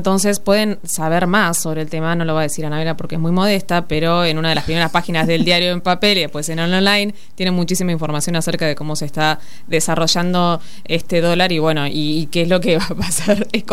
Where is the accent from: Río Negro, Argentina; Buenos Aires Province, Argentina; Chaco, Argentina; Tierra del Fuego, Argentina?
Buenos Aires Province, Argentina; Olavarría; En Olavarría, yo soy de Olavarría, está el 503.